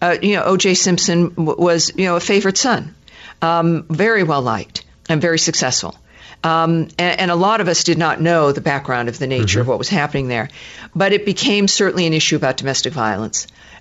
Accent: Scotland, United Kingdom; I'm talking and I can't shut up because I'm Scottish.

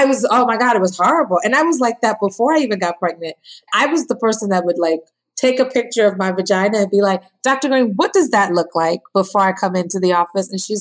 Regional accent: Ghana; now in New Jersey, United States; I'm married. I live in New Jersey. I'm a social impact entrepreneur. And I'm from Ghana, West Africa.

